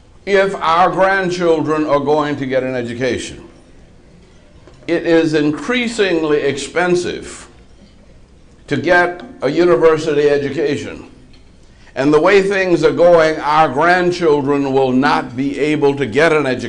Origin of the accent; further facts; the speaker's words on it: New Orleans, Louisiana, United States; I grew up in New Orleans, and I lived through half a dozen hurricanes.